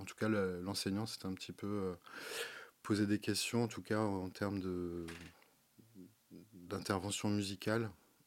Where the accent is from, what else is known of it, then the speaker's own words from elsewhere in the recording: Brittany, France; Je suis originaire du territoire, donc je suis des Côtes d'Armor.